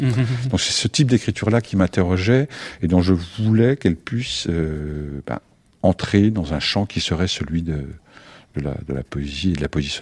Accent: Besançon, Bourgogne-Franche-Comté, France; C'est à Besançon, oui. Ouais. C'est dans ma ville natale, de Besançon.

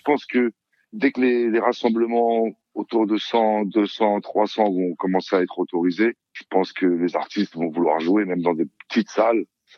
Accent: France; born there; je suis né en France, je suis d'origine française, mais mes parents sont d'Algérie, donc j'ai aussi des origines algériennes.

